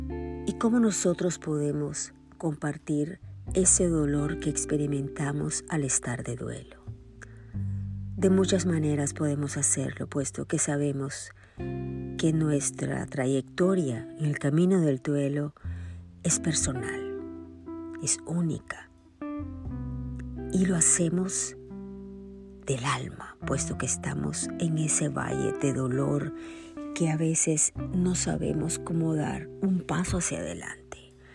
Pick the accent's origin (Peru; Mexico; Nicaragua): Nicaragua; sabrás de que soy nicaragüense, te habrás dado cuenta en otras oportunidades que me has escuchado, que he mencionado que soy de Nicaragua